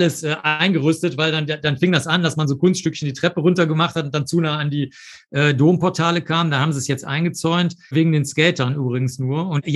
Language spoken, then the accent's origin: German; Cologne, North Rhine-Westphalia, Germany; also born or lived in Rosenheim; Als ich ganz klein war, bin ich schon nach Köln gekommen. Also ich bin in Köln aufgewachsen, in Köln-Zollstock